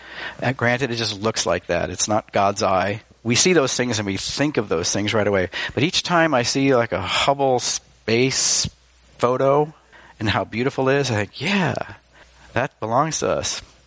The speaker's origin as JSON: {"language": "English", "country": "United States", "said": "although as American Christians we sometimes fall into"}